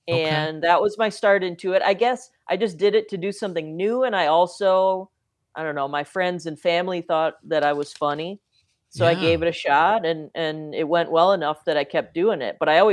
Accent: West Allis, Wisconsin, United States; Yeah, so I born and raised in West Allis, Wisconsin

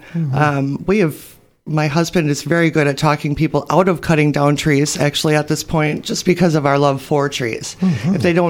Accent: Eagle, Wisconsin, United States; I am actually from Eagle, Wisconsin, where I lived for 46 years. It'll be 4 years that I've lived up here now.

